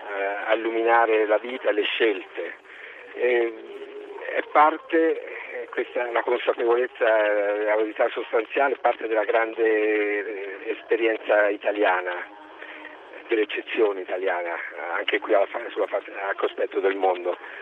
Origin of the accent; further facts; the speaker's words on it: Assisi, Umbria, Italy; Abbiamo qui questo cuore, io sono di Assisi e qui lo sento battere oggi con molta forza